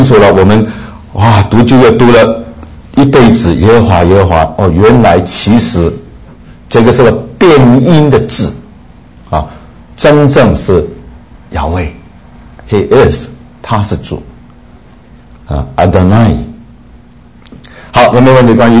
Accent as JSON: {"language": "Chinese", "country": "Taiwan", "said": "我们从台湾来的"}